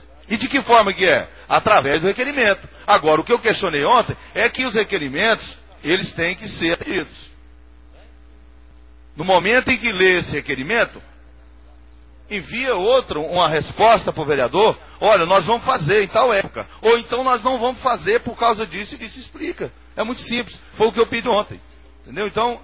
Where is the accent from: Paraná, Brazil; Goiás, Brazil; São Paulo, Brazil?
Goiás, Brazil; Anápolis; Agora eu sou da cidade de Anápolis.